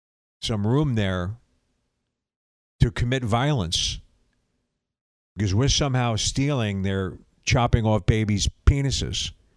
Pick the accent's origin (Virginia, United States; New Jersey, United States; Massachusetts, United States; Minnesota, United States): Virginia, United States; I'm from Virginia, a D.C. area.